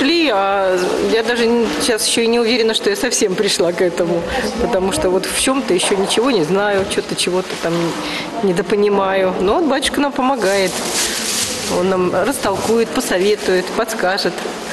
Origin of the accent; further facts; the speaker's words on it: Moscow, Russia; Мы вообще из Москвы